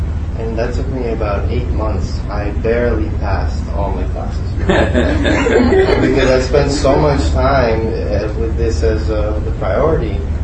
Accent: Mexico; My mom's very huge Catholic woman, I'm from Mexico.

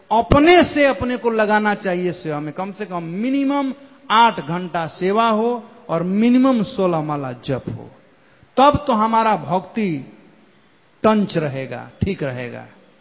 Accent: Bihar, India; तो जिह्वा हमारे यहां बिहार में कहते हैं

